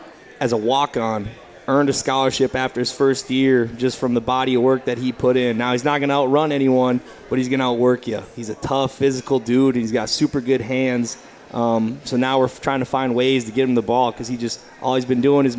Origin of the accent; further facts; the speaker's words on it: Perham, Minnesota, United States; now in Bemidji, United States; Bemidji's a lot like where I grew up in Perham. You know, the Lake Country is something that, you know, is home to me.